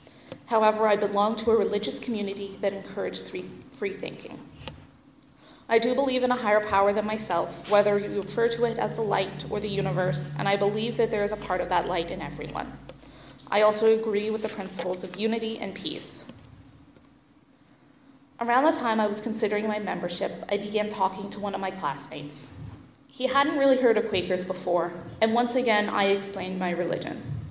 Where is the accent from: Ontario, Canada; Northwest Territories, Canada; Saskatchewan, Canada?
Ontario, Canada; Barrie; we drove from my hometown of Barrie to Orillia to attend meeting.